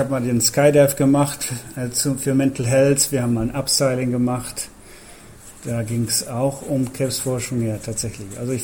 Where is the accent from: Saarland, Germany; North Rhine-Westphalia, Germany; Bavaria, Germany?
North Rhine-Westphalia, Germany; Ich komme aus dem Münsterland